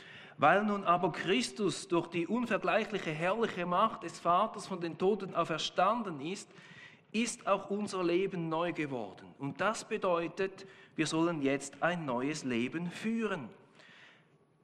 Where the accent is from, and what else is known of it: Switzerland